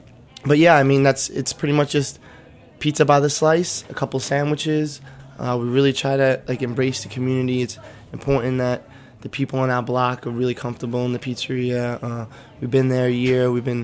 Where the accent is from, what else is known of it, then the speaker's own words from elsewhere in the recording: Brooklyn, New York, United States; also born or lived in Long Island; Yeah, well, I mean, for me, I grew up in Brooklyn and Long Island.